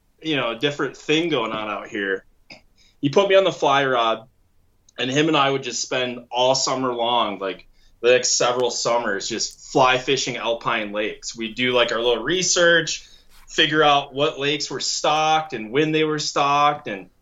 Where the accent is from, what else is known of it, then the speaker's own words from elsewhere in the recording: Michigan, United States; moved away as an adult; My dad and I, so I come from Michigan, moved out here in 2008, spent a year going to school, went back to Michigan, graduated in the UP.